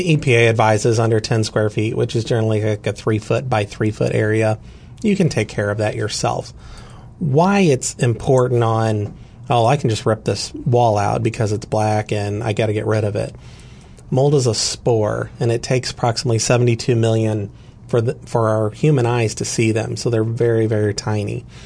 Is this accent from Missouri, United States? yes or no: yes; Herculaneum, Missouri, United States; I grew up in Herculaneum right outside Doe Run Lead.